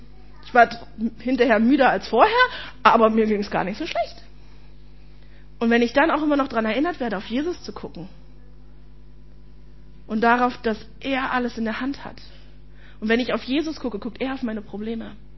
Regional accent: Berlin, Germany; Ich komme aus Berlin

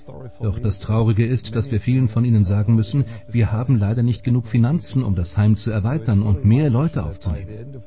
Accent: Germany; Mich als Deutschen macht es sehr demütig, dieses Heim zu erleben. Ich komme aus dem Land, das das dunkelste Kapitel der jüdischen Geschichte geschrieben hat.

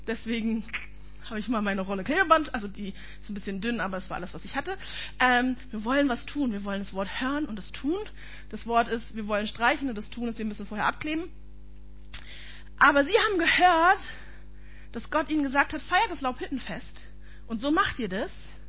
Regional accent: Berlin, Germany; Ich bin ja Berliner, bei uns gab es nicht unbedingt Religionsunterricht als ordentliches Schulfach.

